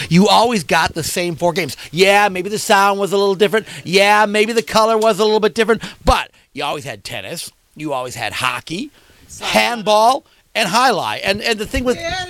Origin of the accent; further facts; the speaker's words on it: New York, United States; I'm from New York.